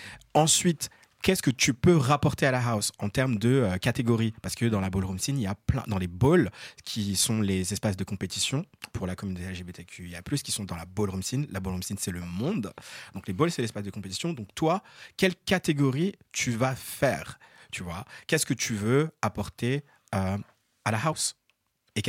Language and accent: French; Republic of the Congo; je suis Capricorne, je suis Congolais.